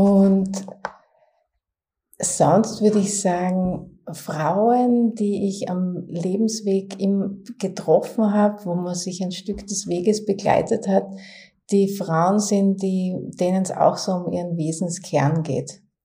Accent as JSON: {"language": "German", "town": "Gillersdorf", "region": "Styria", "country": "Austria", "tie": "born or raised there", "said": "mein Start war tatsächlich im ländlichen Raum, in einem kleinen Ort, der heißt Gillersdorf, an der Grenze Richtung Burgenland schon."}